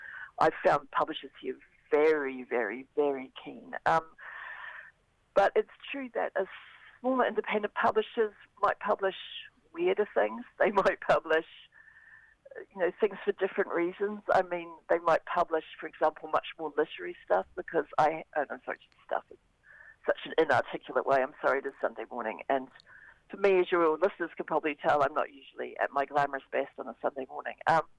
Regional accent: Auckland, New Zealand; those of us who live in Auckland and grew up here, I'm from Auckland myself. I lived away for a long time, but I am an Aucklander at heart.

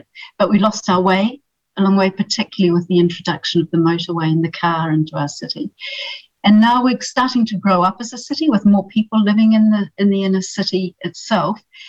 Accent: Palmerston North, Manawatū-Whanganui, New Zealand; I grew up in Palmerston North, so it was a fairly narrow band of what I was experiencing, I admit.

